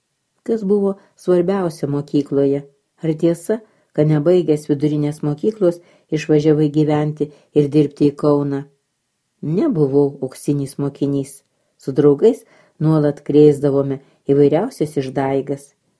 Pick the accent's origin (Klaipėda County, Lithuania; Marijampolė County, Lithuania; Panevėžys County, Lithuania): Marijampolė County, Lithuania; Gelgaudiškis; Mano vaikystė prabėgo itin vaizdingoje vietovėje, Nemuno pakrantėse. Augau Gelgaudiškyje, šalia dvarvietės. Tai nedidelis miestelis Šakių rajone.